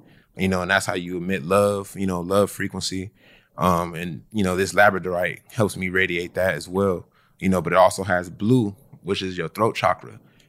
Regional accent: Compton, California, United States; I'm originally from Compton.

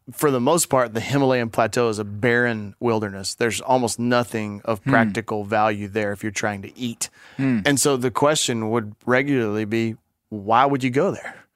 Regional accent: United States; also born or lived in China; very different from my view as an American of that.

